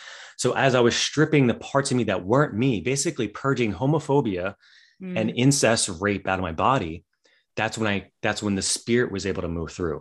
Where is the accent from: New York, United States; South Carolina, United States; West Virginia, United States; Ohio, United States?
West Virginia, United States; Well, I grew up in West Virginia. So I grew up with like where it was all, you know, hillbilly talk all the time.